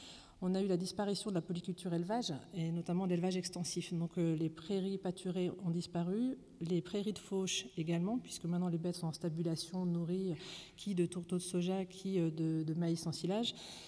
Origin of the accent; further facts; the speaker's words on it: Nouvelle-Aquitaine, France; on a un fort développement éolien chez nous en Poitou-Charentes